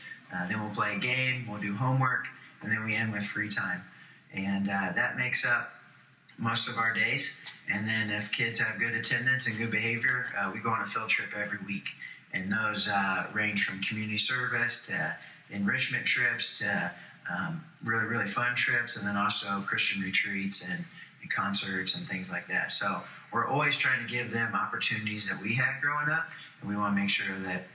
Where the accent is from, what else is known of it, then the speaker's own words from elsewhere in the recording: Kokomo, Indiana, United States; Our moms graduated high school together, and we got baby pictures together. We grew up in Kokomo together.